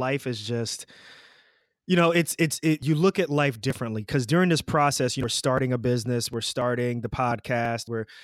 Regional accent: New York metropolitan area, United States; We're both from the New York, New Jersey area.

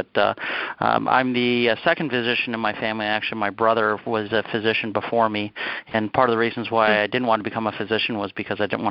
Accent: Illinois, United States; I originally grew up in the suburbs of Chicago.

